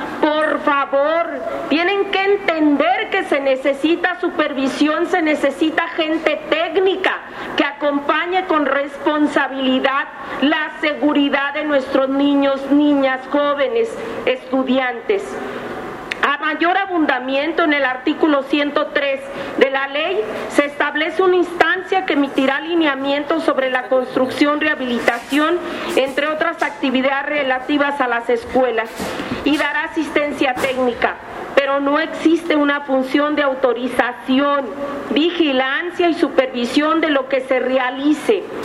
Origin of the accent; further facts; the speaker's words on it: Baja California Sur, Mexico; Yo precisamente soy de Baja California Sur, un lugar que es azotado por huracanes.